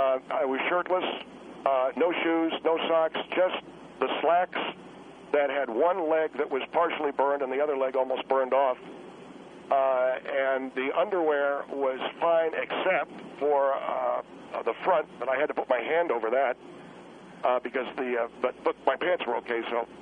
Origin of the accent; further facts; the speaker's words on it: Wisconsin, United States; also born or lived in Los Angeles, California; I'm from Los Angeles, but I grew up because my father moved to Point du Hoc, Wisconsin, which was a manufacturing center at that time for the business that he was in.